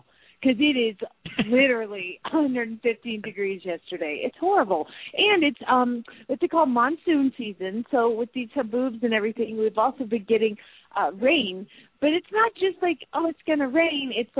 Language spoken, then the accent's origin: English; Phoenix, Arizona, United States; from Phoenix, Arizona.